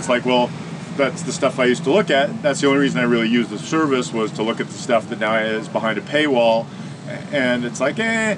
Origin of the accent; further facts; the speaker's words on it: Idaho, United States; I'm from Idaho. I'm people phobic.